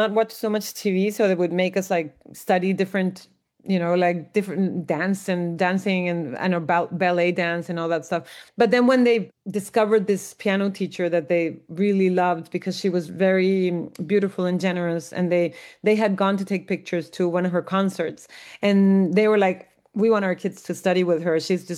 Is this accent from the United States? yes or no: no; Tijuana, Baja California, Mexico; I'm from Tijuana, which is a border city. And I mean, we definitely had this mix, you know, like I think all border cities, but I grew up like in a mix of US and Mexico all together at the same time. I always studied in Mexico.